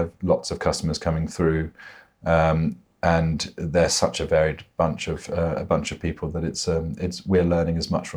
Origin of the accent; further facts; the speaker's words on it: Scotland, United Kingdom; And whiskey, I'm very partial, growing up in Scotland, a good whiskey as well